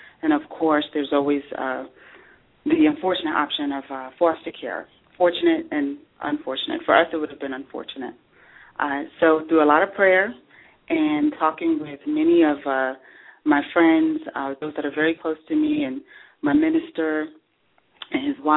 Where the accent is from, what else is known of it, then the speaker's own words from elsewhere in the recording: Harlem, New York, United States; But, no, I grew up in Harlem. I was the oldest of six children and, you know, raised by a single parent.